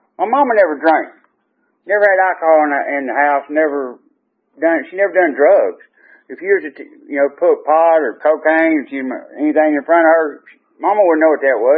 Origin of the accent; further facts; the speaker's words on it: Georgia, United States; born there; But I was born in Hall County, Georgia, about 70 miles north of here.